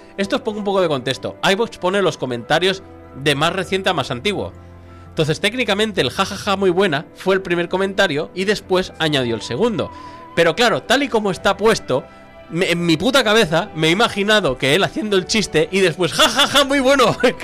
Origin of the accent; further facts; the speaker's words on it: Catalonia, Spain; No, no, que somos catalanes.